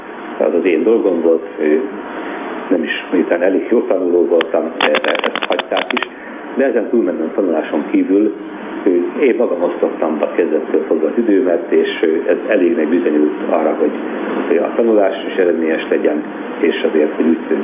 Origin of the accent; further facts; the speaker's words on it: Budapest, Hungary; Én a Tabánban nőttem fel